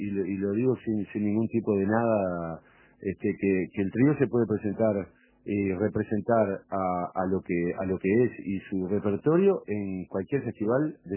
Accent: Uruguay; Nosotros somos más uruguayos que la música del trío.

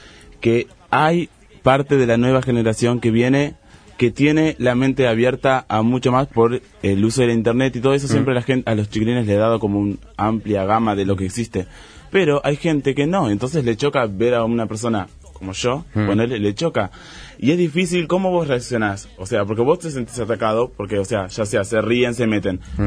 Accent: Melo, Cerro Largo, Uruguay; also born or lived in Montevideo; Yo soy de Melo, aclaro eso porque la gente a veces se confunde. Yo nací en Montevideo, pero siempre me crié en Melo, soy de allá.

